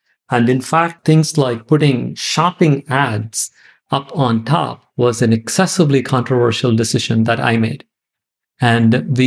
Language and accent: English; India; You know, I grew up in India, which as you know, is a raucous democracy.